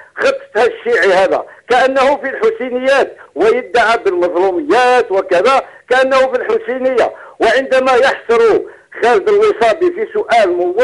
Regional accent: Algeria; هذا من عندي كجزائري

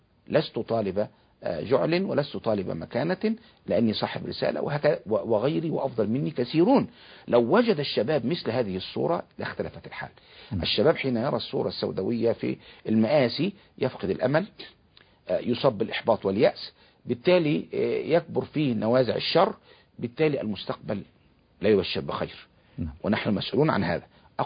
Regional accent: Egypt; انا كمواطن مصري كنت في الخارج،

